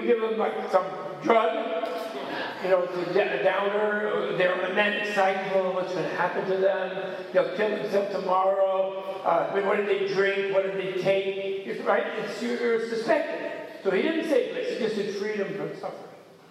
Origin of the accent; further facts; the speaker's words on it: United States; Not me. I'm American.